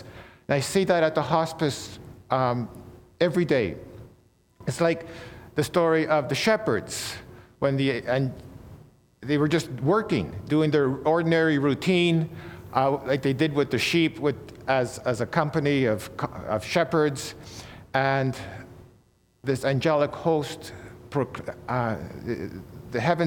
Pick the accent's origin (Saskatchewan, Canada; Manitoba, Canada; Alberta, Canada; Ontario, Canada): Ontario, Canada; Toronto; now in Western Canada; I'm from Toronto, but I came out west many decades ago. As I'm now about to be almost 65, I spent way more time in the West than where I grew up in Toronto.